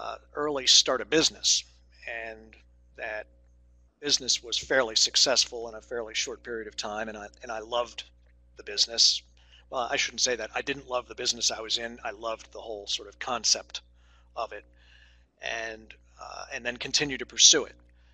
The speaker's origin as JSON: {"language": "English", "town": "Wilmington", "region": "Delaware", "country": "United States", "tie": "born or raised there", "said": "I was born in Wilmington, Delaware. I am one of those rare birds who actually was born in Delaware and stayed here. So I can claim to be a native Delawarean."}